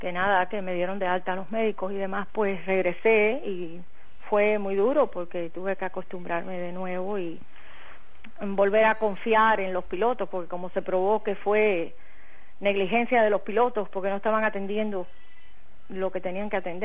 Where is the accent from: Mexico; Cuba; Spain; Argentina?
Cuba; now in Miami, United States; Soy cubana.